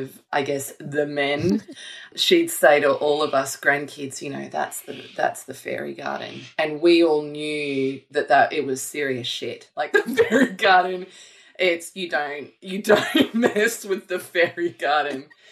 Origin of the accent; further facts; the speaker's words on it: Gladstone, Queensland, Australia; born there; We lived in the same town. I was born in Gladstone in Queensland, and we didn't live far from each other.